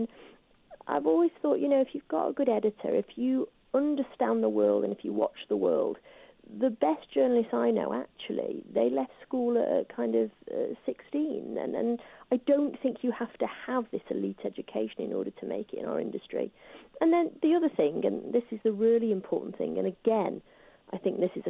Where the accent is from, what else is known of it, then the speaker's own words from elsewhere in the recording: Salford, North West England, United Kingdom; I didn't grow up in poverty, but I did grow up in a tough area. I grew up in Salford